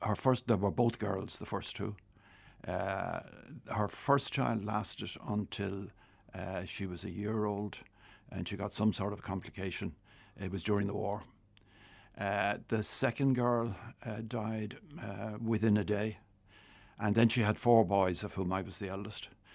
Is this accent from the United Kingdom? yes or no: no; Glasthule, Leinster, Ireland; I was brought up in Glasthule, which is halfway between Dunleary and Dalkey, which is largely a working class area. Until I was 11, I lived in a two-room cottage in artisan's dwellings.